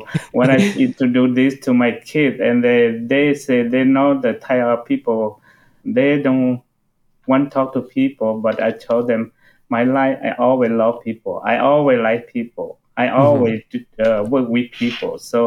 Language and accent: English; Laos; I came in from Laos.